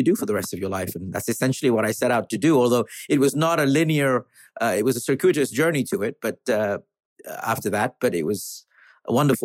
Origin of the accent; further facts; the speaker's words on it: Paris, Île-de-France, France; also born or lived in London, United Kingdom; I grew up in Paris, and he was then transferred to Osaka.